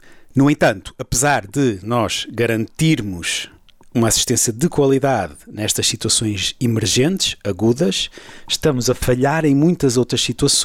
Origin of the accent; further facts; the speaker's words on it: Gondomar, Porto, Portugal; now in Lisbon, Portugal; tenho 43 anos, sou originalmente de Gondomar, neste momento vivo em Lisboa, sou médico